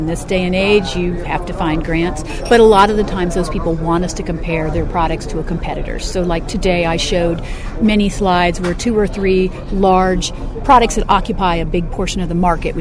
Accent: Ohio, United States; I was born and raised in Ohio.

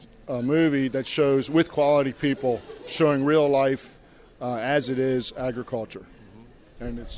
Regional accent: Elizabethtown, Pennsylvania, United States; from Elizabethtown, Pennsylvania.

